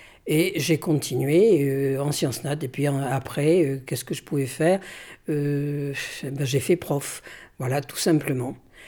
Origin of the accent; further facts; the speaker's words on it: Thiviers, Nouvelle-Aquitaine, France; Oui, je suis né à Thiviers. Et il est vraisemblable que je vais mourir à Thiviers. Et je suis peut-être natif du Périgord, je suis resté dans le Périgord.